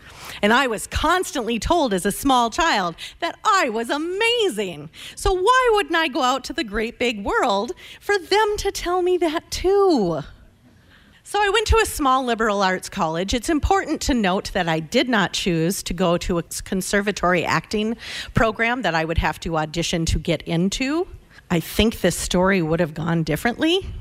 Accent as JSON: {"language": "English", "town": "Grand Rapids", "region": "Michigan", "country": "United States", "tie": "born or raised there", "said": "growing up in the Grand Rapids Players."}